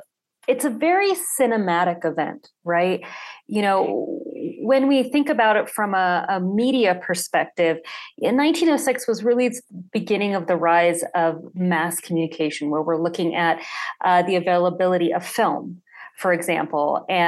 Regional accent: Washington, United States; I grew up in Washington State, so I actually felt Nisqually.

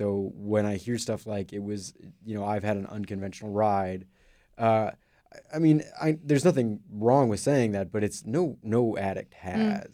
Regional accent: Ohio, United States; so I'm from Ohio.

